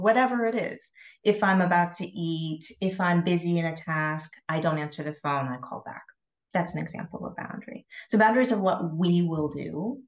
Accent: Michigan, United States; moved away as an adult; now in Czech Republic; I live in the Czech Republic, but I am originally from Michigan. So I've lived sort of my whole adult life now in a foreign country, if you will.

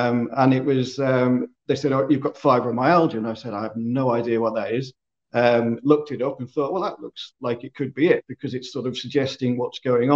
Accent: Isle of Man; now in Southampton, United Kingdom; I grew up in the Isle of Man many moons ago. So I'm an islander. Traveled around with my work before settling now in Southampton, the south coast

